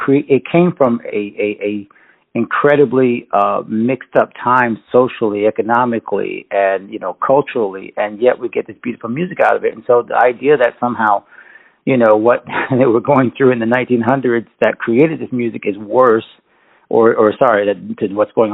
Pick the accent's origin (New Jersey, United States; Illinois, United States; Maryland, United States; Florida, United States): Florida, United States; Pensacola; Well, I was raised up in North Florida, Northwest Florida. I usually call it East Alabama because most people, you know, the panhandle kind of like it's just a forgotten part of Florida, it seems. But that was Pensacola, Florida